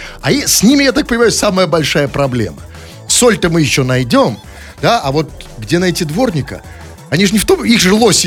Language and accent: Russian; Saint Petersburg, Russia